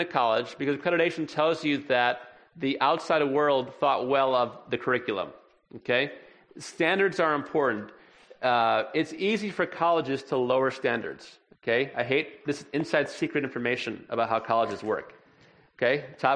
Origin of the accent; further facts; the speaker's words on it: Illinois, United States; I grew up in Illinois.